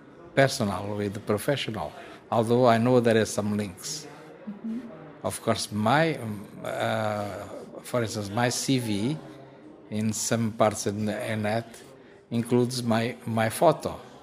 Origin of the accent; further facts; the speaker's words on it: Évora, Alentejo, Portugal; now in Lisbon, Portugal; I'm from Portugal, Évora.